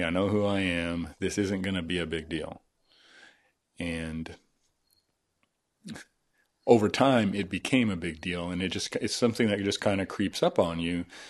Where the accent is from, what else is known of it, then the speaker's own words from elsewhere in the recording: United States; I'm just an American. I'm a Marine. I haven't done anything but serve my country honorably.